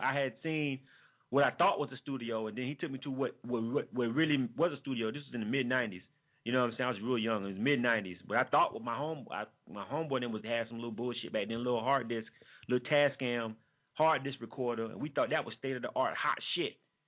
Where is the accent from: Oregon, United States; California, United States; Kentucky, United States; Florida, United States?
Florida, United States; Panama City; I grew up, I'm from Panama City, Florida. You know what I'm saying? I'm born and raised in Panama City, Florida. I love the 850. I rep it till I die.